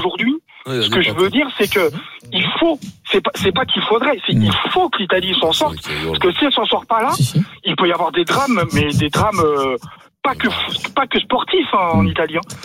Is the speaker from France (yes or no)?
yes; Île-de-France, France; Moi, je suis né en France. Mes deux parents sont italiens. Je suis de la région parisienne.